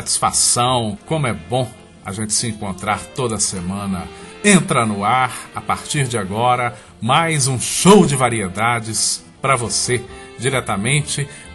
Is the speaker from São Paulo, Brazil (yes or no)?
no; Sete Lagoas, Minas Gerais, Brazil